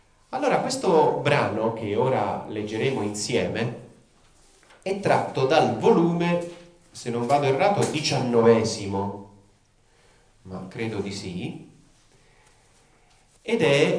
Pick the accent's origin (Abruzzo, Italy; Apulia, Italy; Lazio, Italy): Apulia, Italy; È una meridionale, perdonatemi, voi che siete settentrionale, ed è una vicina di casa, perché il mio paese non è molto distante da Corato.